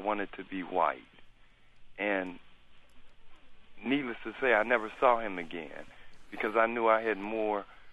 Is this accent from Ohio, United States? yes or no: yes; Cincinnati, Ohio, United States; I'm from Cincinnati.